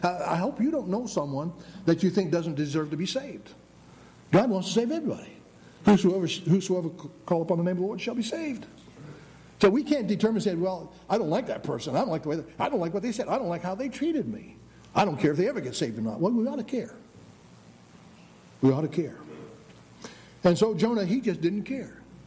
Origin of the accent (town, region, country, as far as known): New England, United States; born or raised there; also born or lived in Pennsylvania